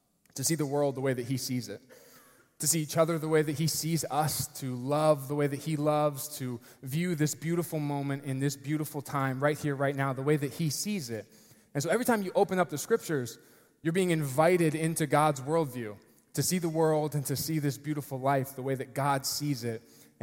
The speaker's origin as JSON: {"language": "English", "town": "Lewis Center", "region": "Ohio", "country": "United States", "tie": "born or raised there", "said": "I grew up here in Columbus, in Lewis Center, Ohio, Olentangy High School, north of the city. And I was one of four kids."}